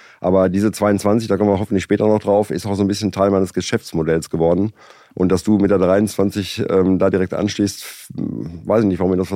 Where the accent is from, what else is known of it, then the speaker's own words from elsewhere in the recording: North Rhine-Westphalia, Germany; Ich komme aus dem Sauerland